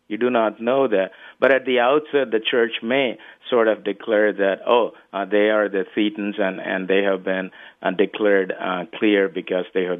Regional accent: India; I grew up in India, although I was a third-generation Lutheran back in India

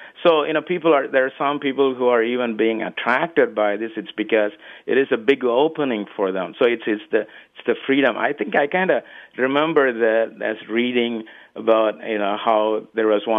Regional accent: India; I grew up in India, although I was a third-generation Lutheran back in India

